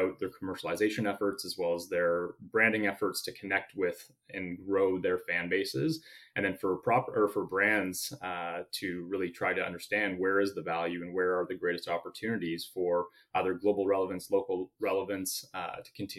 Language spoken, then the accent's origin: English; Canada; I can speak as a Canadian